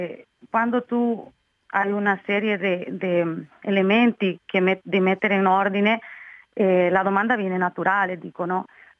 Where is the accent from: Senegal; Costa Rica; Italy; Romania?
Costa Rica; io provengo da Costa Rica, per me cambiare di una città e abitare in un nuovo posto è stato comunque un momento importante nella mia vita.